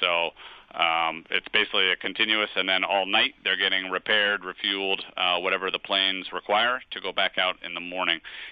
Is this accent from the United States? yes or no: yes; New England, United States; I mean, I grew up in New England.